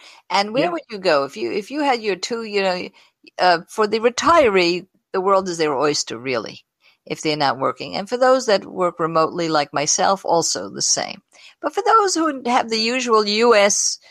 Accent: East Coast, United States; But I come from the East Coast.

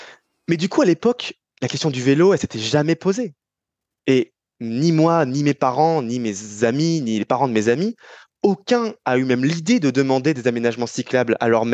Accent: Île-de-France, France; now in Paris, France; Je suis parisien depuis environ 10-12 ans, mais j'ai grandi La majeure partie de ma vie, je l'ai vécu en banlieue parisienne, en Grande Couronne, dans l'Essonne. Donc un territoire qui est très différent, qui est à la fois urbain, mais moins dense, pavillonnaire, entre pavillonnaire et cité HLM.

